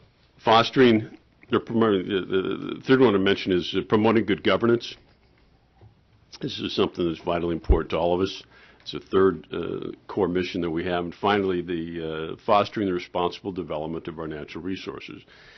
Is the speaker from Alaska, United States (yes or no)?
yes; Fairbanks, Alaska, United States; I'm from Fairbanks.